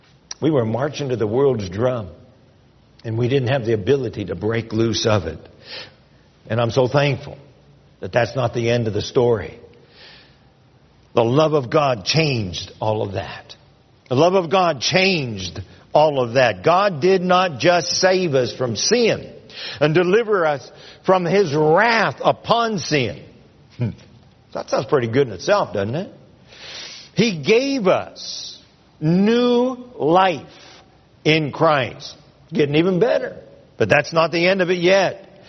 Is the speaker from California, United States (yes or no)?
no; Ohio, United States; born there; also born or lived in Pennsylvania; now when I go back to Ohio and Pennsylvania, where I was actually born, they say, where are you from?